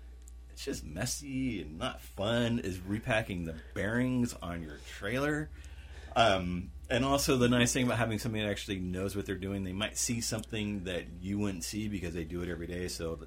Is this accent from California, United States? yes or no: yes; San Francisco, California, United States; I'm from San Francisco, so yeah.